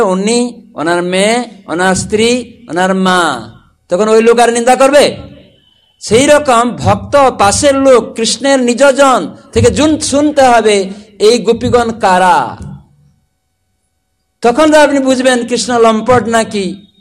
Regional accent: West Bengal, India; আমরা ভারতের লোকেরা, বাংলার ছেলেমেয়েরা বাংলা ভুলে, সংস্কৃতি ভুলে ইংরাজি দিকে দৌড়াচ্ছে

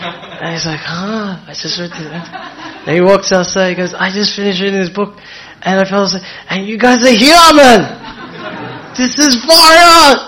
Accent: Melbourne, Victoria, Australia; In Australia, in my hometown, in Melbourne, they have a thing called White Night.

